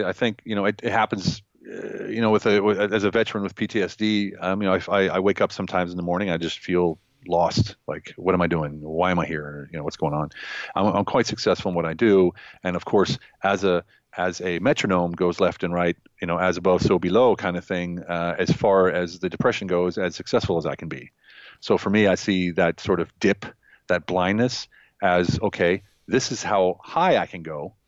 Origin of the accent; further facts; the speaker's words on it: United States; moved away; I'm American and I'm overseas, so it's really hard to get a really good burger.